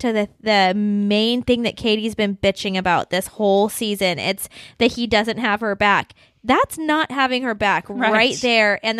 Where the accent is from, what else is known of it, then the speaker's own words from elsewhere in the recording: Kentucky, United States; Yeah, I am from Kentucky, and we do not play.